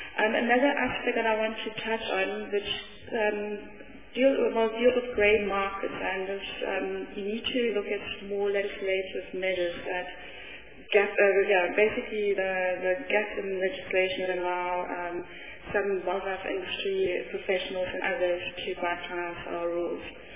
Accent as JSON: {"language": "English", "country": "South Africa", "said": "I'm also South African. I do have some German heritage, hence the funny two dots on the U."}